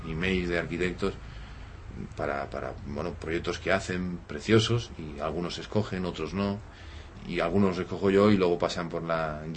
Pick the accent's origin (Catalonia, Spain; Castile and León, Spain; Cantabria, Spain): Catalonia, Spain; El Masnou; somos del pueblo, somos de allí del Masnou